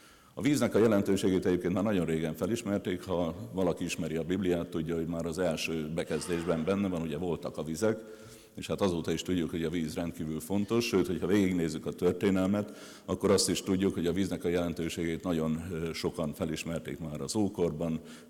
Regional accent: Debrecen, Hajdú-Bihar, Hungary; én ugye Debrecenből jövök

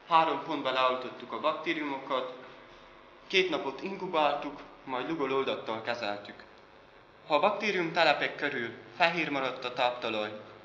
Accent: Miercurea Ciuc, Harghita, Romania; Csíkszeredából jöttünk, a Hargita hegység lábánál és az Olt folyó partján elhelyezkedő megyarangú város. Közel 50 ezer lakóssal rendelkezünk, dinamikusan fejlődő megyeközpont.

